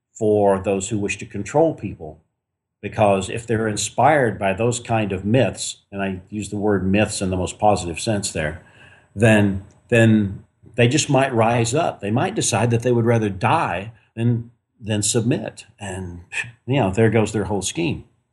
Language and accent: English; Texas, United States; I grew up in Texas. And every young man who grows up in Texas, or at least in my generation who grew up in Texas, was filled with the story of the Alamo